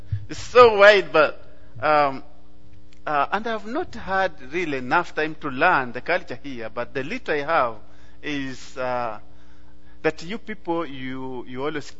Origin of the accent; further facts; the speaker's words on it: Uganda; But I grew up in the Christian family in quotes. What, of course, almost everyone in Uganda calls himself a Christian